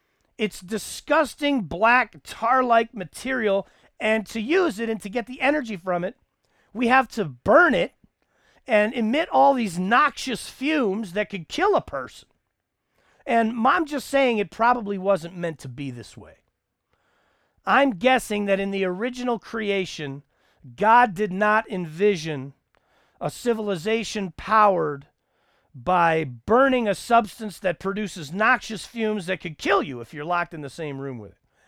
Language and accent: English; Texas, United States; I grew up in the Permian Basin, which literally qualifies as the armpit of the nation. It's extreme low elevation and its location right there in the armpit area.